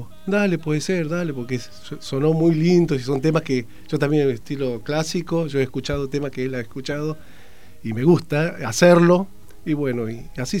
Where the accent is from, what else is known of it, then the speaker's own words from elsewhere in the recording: Buenos Aires, Argentina; also born or lived in San Luis; Yo soy porteño, pero estuve viviendo 15 años en San Luis, en un pueblito al lado de la sierra, y bueno, y así que yo de chiquito me creí escuchando la música folclórica.